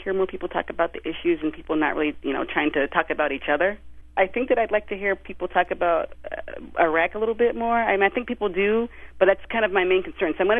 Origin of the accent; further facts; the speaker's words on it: San Diego, California, United States; I'm from San Diego, California.